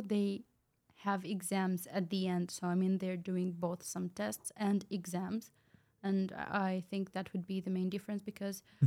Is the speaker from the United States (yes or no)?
no; Moldova; English is a second language; now in Germany; They were ready to rent the apartment to students, but when they heard that I'm from Moldova, and my mother was sending me money from Romania